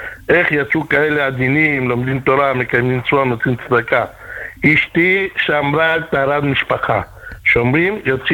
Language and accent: Hebrew; Argentina; Hebrew is a second language; moved away as an adult; now in Israel; אני עולה חדש מארגנטינה.